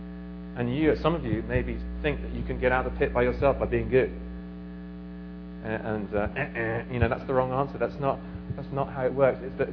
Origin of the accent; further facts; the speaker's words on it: England, United Kingdom; I talked to you as an Englishman, you know, and our national pastime, isn't it, Steve?